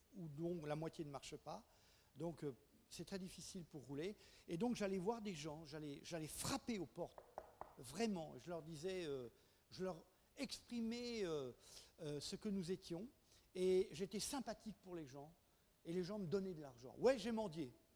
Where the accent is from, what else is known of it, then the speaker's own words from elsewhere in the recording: Madagascar; À côté de chez nous, à Madagascar, il y a une usine